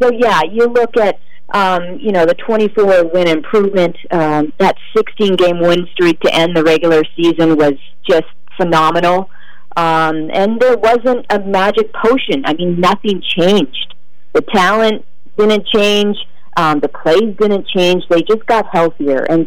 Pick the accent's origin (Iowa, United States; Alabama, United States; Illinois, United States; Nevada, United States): Nevada, United States; Las Vegas; I did that in Vegas, and I was lucky to do so in my hometown with UNLV and the Mountain West.